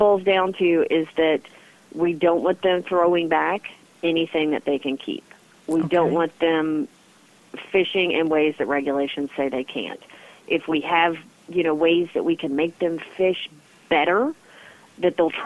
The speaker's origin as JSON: {"language": "English", "region": "the South", "country": "United States", "said": "or I'm from the South, so we go get sweet tea."}